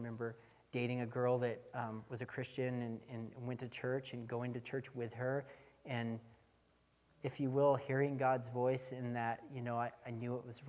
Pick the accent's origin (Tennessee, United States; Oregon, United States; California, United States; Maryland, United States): Oregon, United States; I remember being invited down there because I'm from Southern Oregon and going to church out there and same type of thing.